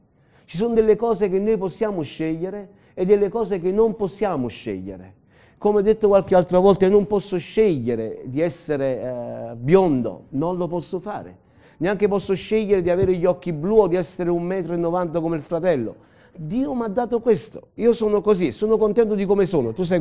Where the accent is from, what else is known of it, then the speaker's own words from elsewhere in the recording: Naples, Campania, Italy; born there; sono nato a Napoli